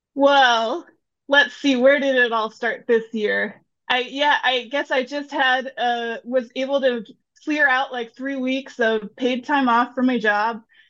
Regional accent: San Francisco, California, United States; I am a born and raised San Franciscan, so I'm from California and grew up enjoying the outdoors, mostly in the Sierras.

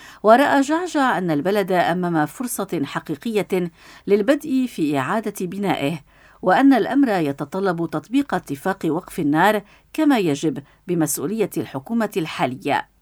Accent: Syria; وبناء دولة تتناسب وتطلعاتنا وطموحاتنا كسوريين

